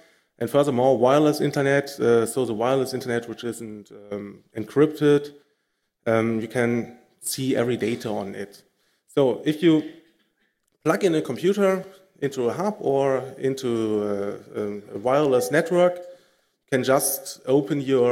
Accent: Cologne, North Rhine-Westphalia, Germany; English is a second language; So I'm from Cologne.

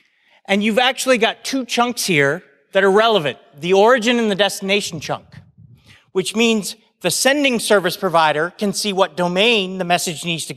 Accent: United States; Now, I'm an American. I tend to like the Second Amendment. I know it has a bad rap over here.

